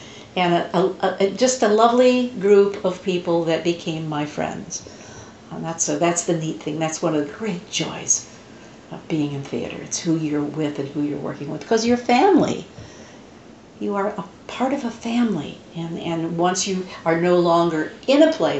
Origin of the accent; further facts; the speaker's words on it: Indiana, United States; moved away as an adult; She was and I'm from Indiana, so I'm, you know, I mean, what you sees is what you gets, kind of.